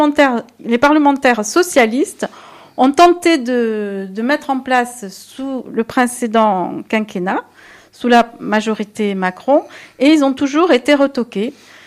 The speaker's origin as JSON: {"language": "French", "town": "Carcassonne", "region": "Occitanie", "country": "France", "tie": "born there", "said": "Donc moi je suis née dans la Montagne Noire, enfin je suis née à Carcassonne et à Côte-de-Bronde, donc qui est aussi dans la circonscription."}